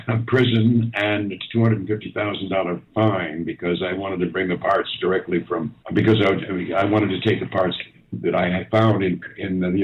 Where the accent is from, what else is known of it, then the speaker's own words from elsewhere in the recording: Berlin, Germany; moved away; also born or lived in Mexico City / Paris; I grew up in Berlin. I lived in Mexico City. I spent time in New Zealand, Australia. I was in Paris when I came over. Before I came over here, I lived there for a year on a river, on a boat on the Seine in Paris.